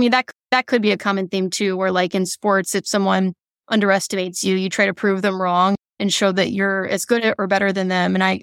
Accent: Alabama, United States; I feel like I was somewhat limited growing up in Alabama in terms of like most of the people I knew were either like doctors or lawyers, like a certain narrow set of professions.

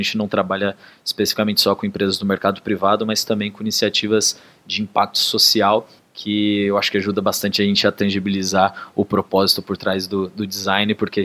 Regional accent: Campo Grande, Mato Grosso do Sul, Brazil; now in São Paulo, Brazil; Eu não sou daqui de São Paulo, sou de Campo Grande, do Mato Grosso do Sul. Eu me mudei para Londrina, no Paraná, para trabalhar com UX especificamente

